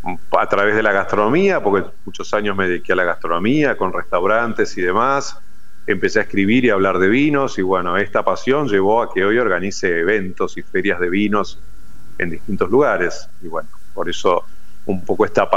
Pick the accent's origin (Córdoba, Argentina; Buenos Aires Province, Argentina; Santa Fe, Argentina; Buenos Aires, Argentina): Santa Fe, Argentina; Rosario; Yo soy nativo de Rosario, rosarino, 100%.